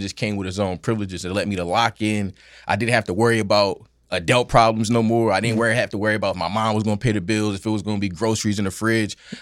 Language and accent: English; New York City, New York, United States; because, you know, I grew up in the Bronx, and I was like, damn, I used to grow up next to trash.